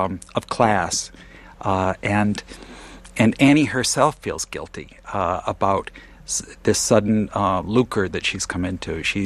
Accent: Connecticut, United States; Well, Diane, I grew up in Connecticut, and I grew up in eastern Connecticut. Lots of times people around the country, when they think of Connecticut, they think of the sort of tony, wealthy bedroom towns in and around New York. But that's not my Connecticut.

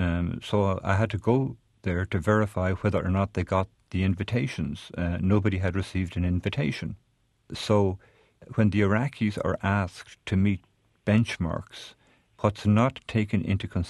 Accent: Ireland; also born or lived in Northern Ireland; Well, I lived in Northern Ireland and I'm Irish and learned not to take sides.

